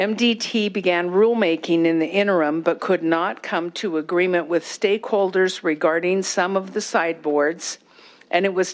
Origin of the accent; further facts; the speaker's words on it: Montana, United States; I hail from Gallatin County, serving Belgrade and the surrounding area.